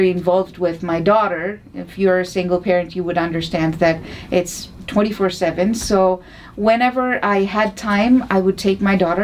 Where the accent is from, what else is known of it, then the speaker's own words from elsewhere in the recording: Kolkata, West Bengal, India; I come from Calcutta, a city in India, where Mother Teresa, if you've heard about her, that's where she used to live.